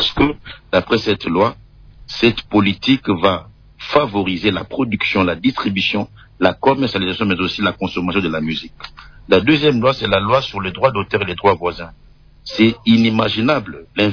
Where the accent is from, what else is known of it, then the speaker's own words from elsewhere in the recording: DR Congo; Avant d'être musicien, nous sommes Congolais.